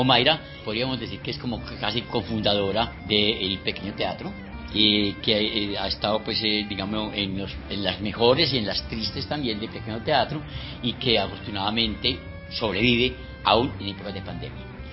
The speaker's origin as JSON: {"language": "Spanish", "town": "Bello", "region": "Antioquia", "country": "Colombia", "said": "Yo también soy de Bello"}